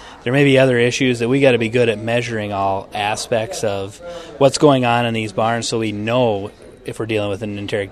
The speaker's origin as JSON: {"language": "English", "town": "Sioux Falls", "region": "South Dakota", "country": "United States", "said": "I'm from Sioux Falls"}